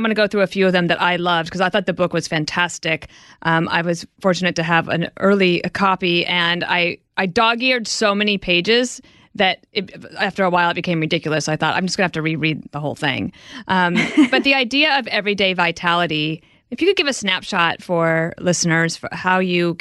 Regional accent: Midwest, United States; now in New York, United States; So I'm from the Midwest, and when I came to New York at first

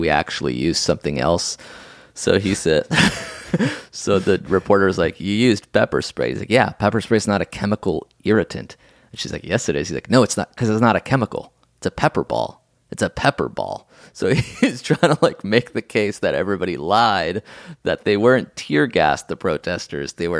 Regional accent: Brazil; English is a second language; I'm from Brazil, right. And we recently elected the dumbest president ever.

